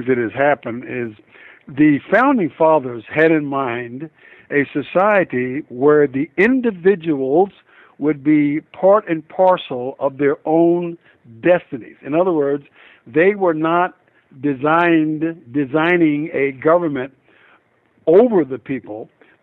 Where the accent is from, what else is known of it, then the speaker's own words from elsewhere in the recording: Texas, United States; Well, I grew up in Texas, and I grew up in the time when America was in the grip of rigid institutionalized racism and legalized segregation.